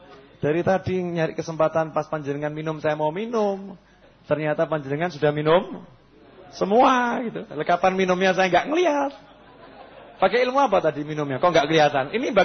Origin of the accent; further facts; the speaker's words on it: Java, Indonesia; Ini kita orang Jawa ya begini ini, udah ini memang warisan leluhur ini.